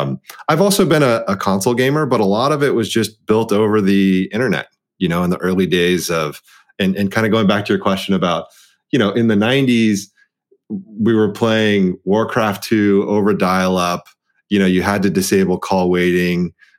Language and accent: English; Dallas, Texas, United States; You know, being the eldest child of an immigrant set of parents and growing up in Dallas, Texas.